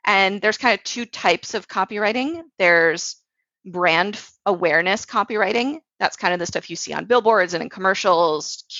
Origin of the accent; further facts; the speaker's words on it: Boca Raton, Florida, United States; also born or lived in New York; So I grew up in Florida, Boca Raton, Florida. I went to college in New York University